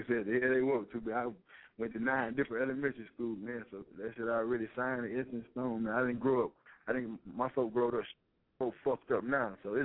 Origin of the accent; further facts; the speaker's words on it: Atlanta, Georgia, United States; I'm from Atlanta. I'm from North Atlanta. 85 North. I'm from Pleasantdale Road.